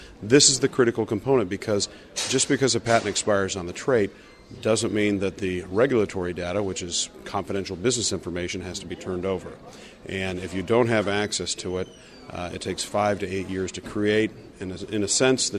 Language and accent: English; Iowa, United States; I'm from Iowa and spent 14 years in the Iowa legislature